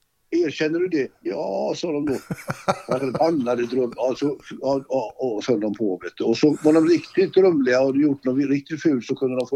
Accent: Gothenburg, Västra Götaland County, Sweden; born there; Jag var ju född i Olskroken så det passade ju.

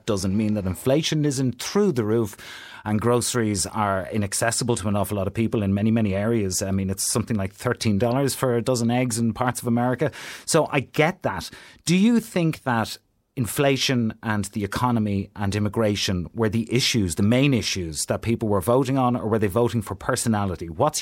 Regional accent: United States; And I remember as a child, I grew up in the States, and the first election I remember watching with my mum and dad was Bush and Dukakis in 1988.

